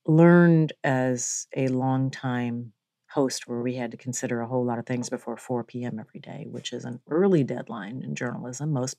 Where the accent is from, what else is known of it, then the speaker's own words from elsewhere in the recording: Minnesota, United States; I grew up in Minnesota.